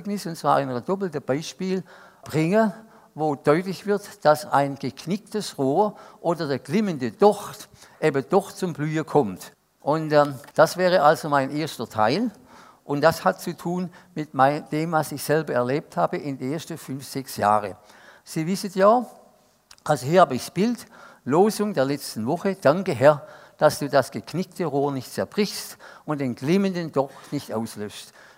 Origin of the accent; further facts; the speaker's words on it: Stuttgart, Baden-Württemberg, Germany; Also Stuttgart ist ja meine Heimatstadt